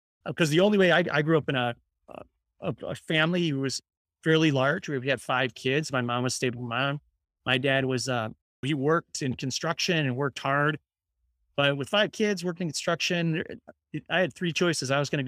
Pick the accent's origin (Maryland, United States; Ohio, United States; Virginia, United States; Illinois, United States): Illinois, United States; Chicago; So growing up in Chicago and in Southwest suburbs, you don't see a lot of beach.